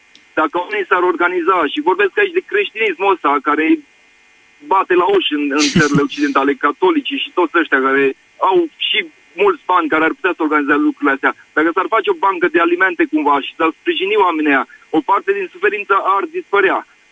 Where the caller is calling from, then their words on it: Regensburg, Bavaria, Germany; vă sunt din Regensburg, Germania.